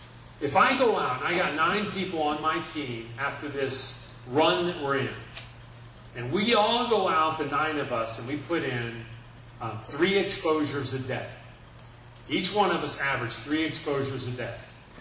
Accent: Canada; I'm Canadian.

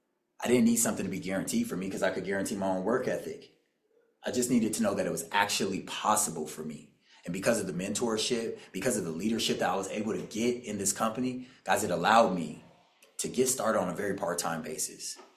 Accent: Tucson, Arizona, United States; I'm from Tucson, Arizona.

